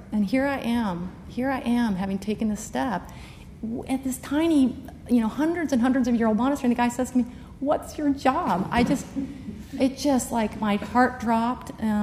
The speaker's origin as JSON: {"language": "English", "country": "United States", "said": "I said, yeah, mm-hmm, I'm an American."}